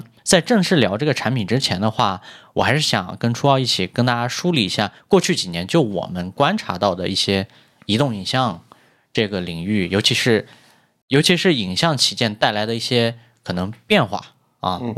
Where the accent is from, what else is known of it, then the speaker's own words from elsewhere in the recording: Northwest China, China; 在我老家，就西北的一个工业城市。